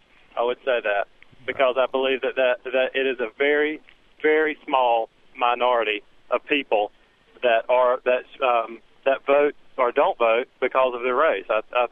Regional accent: South Carolina, United States; I grew up in South Carolina. I've lived here all my life.

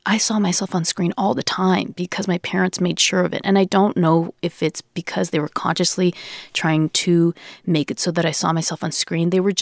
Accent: California, United States; I grew up in the Bay Area. I knew like 10 Jennies

